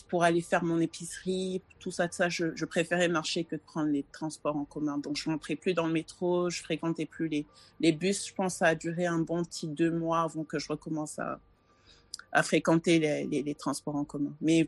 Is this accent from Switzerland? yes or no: no; Senegal; now in Montreal, Canada; je viens du Sénégal. Je suis étudiante à l'Université de Montréal.